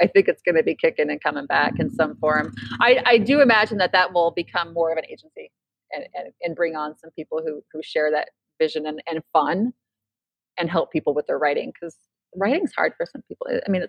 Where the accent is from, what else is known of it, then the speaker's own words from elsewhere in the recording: California, United States; now in Idaho, United States; Yeah, because I'm from California. I brought it with me.